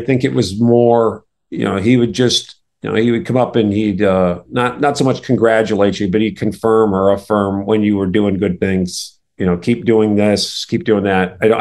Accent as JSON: {"language": "English", "country": "Ireland", "moved": "yes", "said": "being Irish, being an immigrant coming over, when you're coming from nothing, you have nothing to lose."}